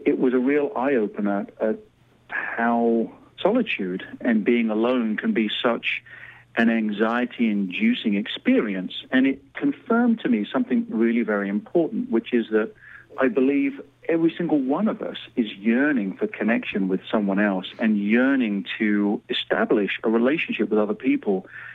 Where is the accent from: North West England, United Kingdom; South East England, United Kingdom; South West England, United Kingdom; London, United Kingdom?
South East England, United Kingdom; Canterbury; I was born and raised in Canterbury in the southeast of England.